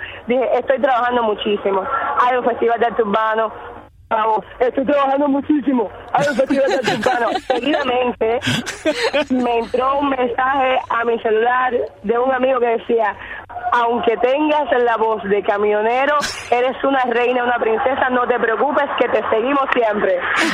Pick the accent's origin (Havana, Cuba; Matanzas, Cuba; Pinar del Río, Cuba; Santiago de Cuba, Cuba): Santiago de Cuba, Cuba; Yo soy santiaguera, amor, yo soy santiaguera. O sea, y nací en el medio del carnaval, el 26 de julio.